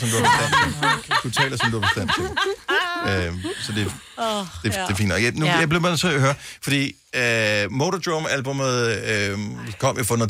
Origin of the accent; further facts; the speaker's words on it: Region of Southern Denmark, Denmark; Jeg er opvokset på Fyn.